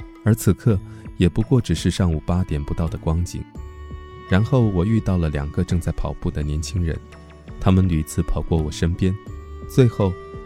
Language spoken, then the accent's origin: Chinese; China; 他又用不是很流利的英语问我从哪里来，我刚说自己来自中国